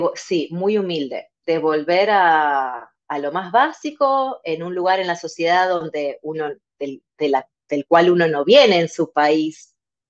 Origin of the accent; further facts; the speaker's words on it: Argentina; moved away as an adult; now in Australia; soy de Argentina, vine a Australia ya van a ser casi 10 años, así que toda una gran etapa de la vida